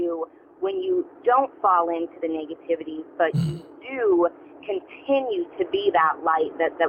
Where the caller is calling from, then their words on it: Kansas, United States; I am calling from Kansas.